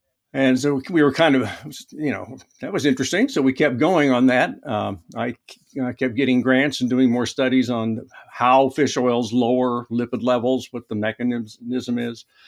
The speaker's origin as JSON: {"language": "English", "town": "Kansas City", "region": "Missouri", "country": "United States", "tie": "born or raised there", "also_born_or_lived": "Oregon", "said": "was all primarily in Oregon and in Kansas City, where I moved after I left Oregon. Kansas City is my hometown, so it was going back home."}